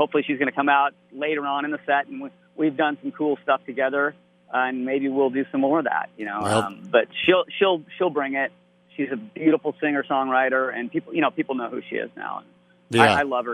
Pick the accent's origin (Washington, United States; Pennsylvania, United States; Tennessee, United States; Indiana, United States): Washington, United States; Seattle; My dear friend Jeff McKagan, who I grew up with here in Seattle, Washington, from … will be playing bass.